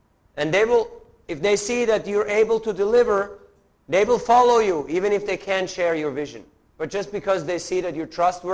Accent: Switzerland; English is a second language; Like sometimes I go to a place, you know, and I say, I'm from Switzerland and this and that, and then people say, go back to Switzerland.

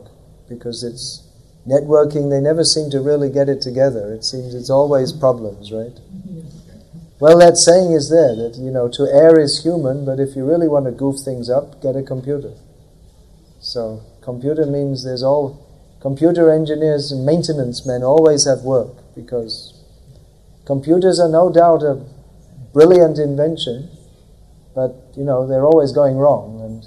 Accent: United Kingdom; I'm from Britain, and even when I was a child, they imported more than 50% of their food.

